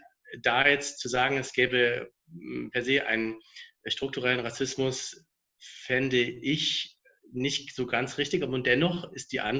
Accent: Germany; Ich bin halt, ja, für mich als Deutscher und gleichzeitig natürlich mit der Hautfarbe auch doch immer ein bisschen dann doch anders.

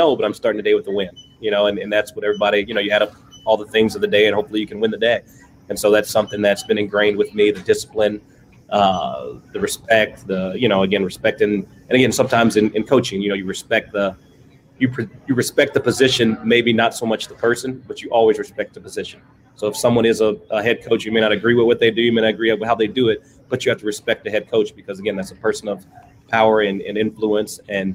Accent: Texas, United States; I'm from Texas, so recruiting, you know, Texas kids is something that, you know, interests me

